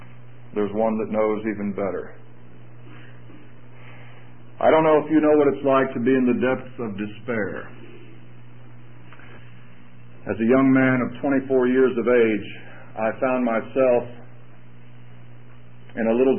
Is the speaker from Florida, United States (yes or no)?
yes; Florida, United States; Now, that doesn't mean much to me since I'm from Florida